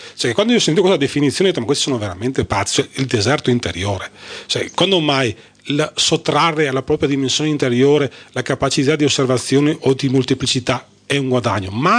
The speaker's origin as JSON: {"language": "Italian", "town": "Marostica", "region": "Veneto", "country": "Italy", "said": "Tutti sanno che ci sono di Malostica, e Malostica è famosa per le ciliegie."}